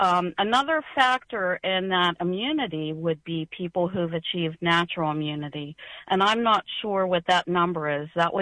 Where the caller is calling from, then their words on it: Pittsburgh, Pennsylvania, United States; I am calling from Pittsburgh, Pennsylvania.